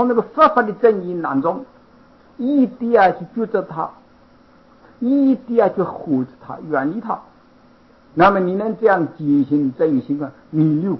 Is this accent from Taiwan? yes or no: no; China; 我们中国人啊，就原则上来说啊，这个宗教观念不强的